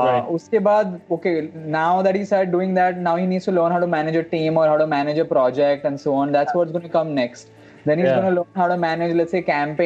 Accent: India; Because as an Indian especially, I absorb entertainment very well more than learning.

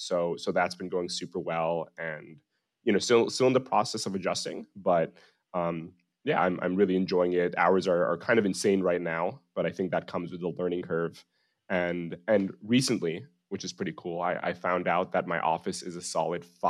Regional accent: New Jersey, United States; now in New York, United States; So born and raised in Jersey, I am currently 26.

